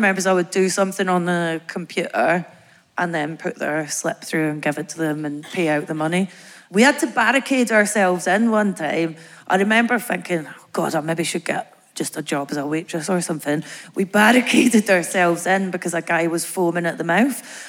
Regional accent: Bathgate, Scotland, United Kingdom; Bathgate. Do you know … the singer?

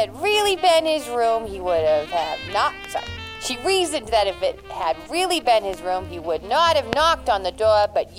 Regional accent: United States; accent: New York-Boston mix; It's sort of a New York-Boston mix, because...

